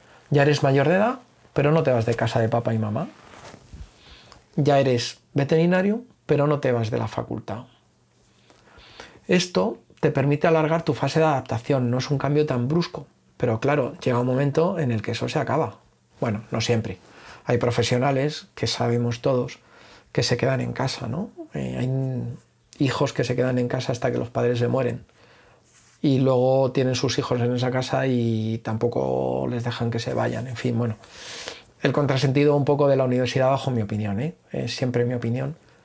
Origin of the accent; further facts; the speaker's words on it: Asturias, Spain; Y yo allí, recién llegadito a mi tierra en cierta medida, pero que nunca había sido mi sitio de trabajo